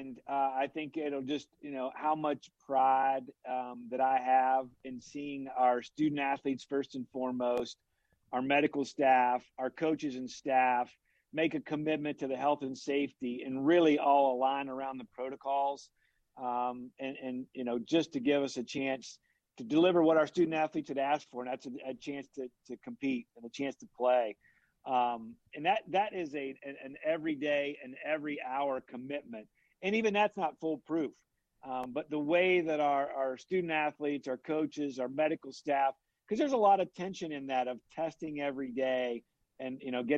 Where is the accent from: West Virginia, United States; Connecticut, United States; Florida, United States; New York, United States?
West Virginia, United States; I spent my life trying to be Jerry West growing up in West Virginia.